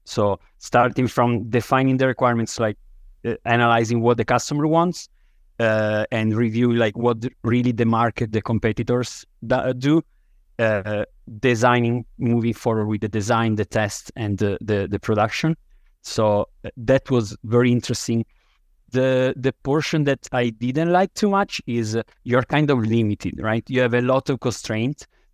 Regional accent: Italy; English is a second language; I was born and raised in Italy.

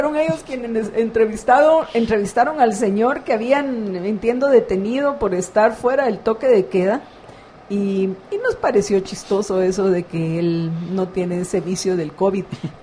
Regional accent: Guatemala; más que Guatemala, somos los guatemaltecos.

